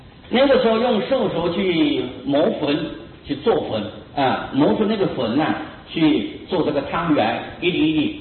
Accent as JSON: {"language": "Chinese", "country": "Taiwan", "said": "我们台湾人都是福报很大，四十几年来没有这种情形啊"}